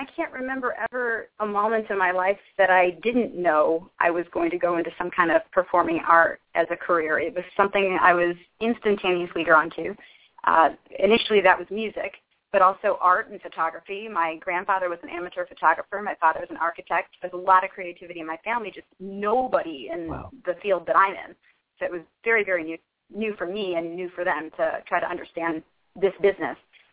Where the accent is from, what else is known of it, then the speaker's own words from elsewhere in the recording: Cleveland, Ohio, United States; also born or lived in New York City; I moved from New York City. I was there for about 10 years, and I grew up in Cleveland, Ohio. So I know cold weather.